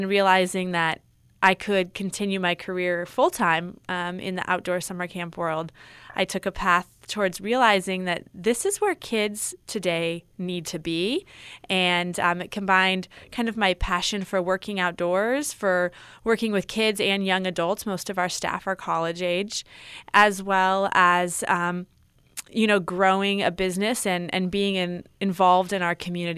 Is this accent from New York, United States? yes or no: no; California, United States; I grew up on the Central Coast. I went to Camp Natoma as a child.